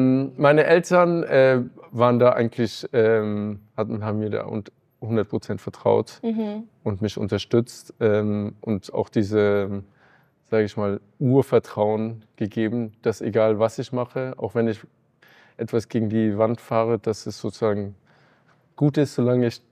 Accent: Munich, Bavaria, Germany; mein Vater ist ursprünglich, also seine Familie aus Polen, das heißt eine bunte Mischung. Aber ich bin letztendlich hier in München zur Schule gegangen, Grundschule und Gymnasium

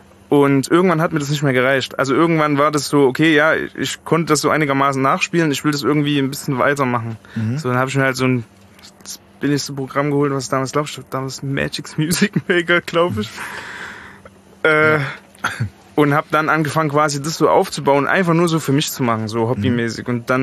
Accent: East Germany, Germany; now in Frankfurt, Germany; ich meine, ne, ich komme aus dem Osten, mhm, für mich waren die Preise einfach so unvorstellbar

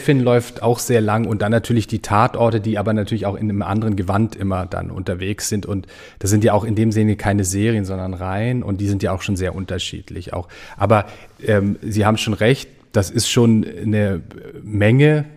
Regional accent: Hamburg, Germany; born there; now in Wiesbaden, Germany; ich bin gebürtiger Hamburger

